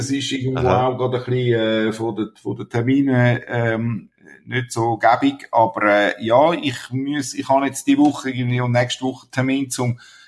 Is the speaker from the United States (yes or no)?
no; Winterthur, Zurich, Switzerland; ich bin jetzt 56 und bin ein bisschen rumgekommen, aber lebe jetzt eigentlich wieder fast in Wurfdistanz von dort, wo ich aufgewachsen bin. Ich bin aus Winterthur und bin sehr gern da.